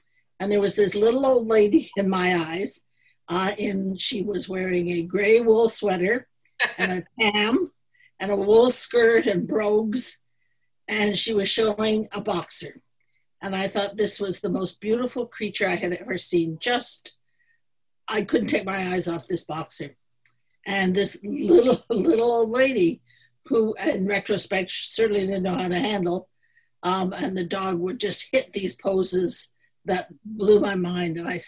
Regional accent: Toronto, Ontario, Canada; We always had a dog, but we lived in Toronto. I grew up in Cabbage Town.

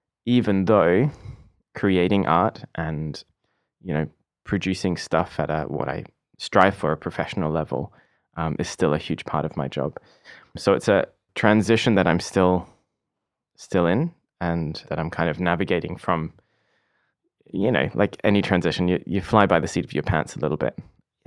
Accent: Perth, Western Australia, Australia; moved away as an adult; now in Berlin, Germany; Well, originally I'm from Australia. I grew up in, all around Australia, but mostly in Perth, which if you look at a picture of Australia is the bottom left.

